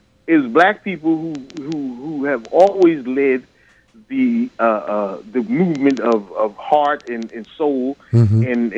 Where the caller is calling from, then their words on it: Long Island, New York, United States; I'm calling from New York, Long Island.